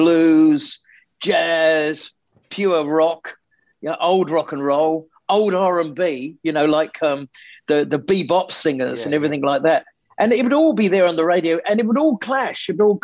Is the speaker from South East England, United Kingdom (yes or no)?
yes; South East England, United Kingdom; And I come from Sussex, so it wasn't too far.